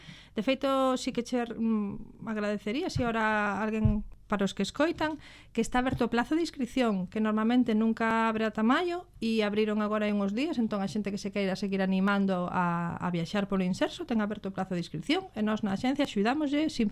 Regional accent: Magalofes, Galicia, Spain; Sí, son de Magalofes de toda a vida.

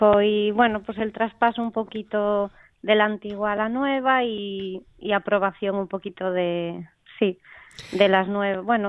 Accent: Narón, Galicia, Spain; moved away; also born or lived in Barcelona; soy gallega, soy de Narón, de Ferrol, pero me fui muy jovencita a Barcelona.

